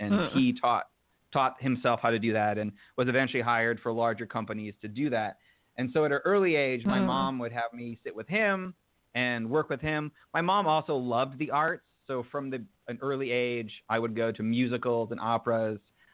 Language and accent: English; United States; growing up in the United States, despite our current administration, there is still this entrepreneurial, like, yes, go and be whatever you want kind of feeling.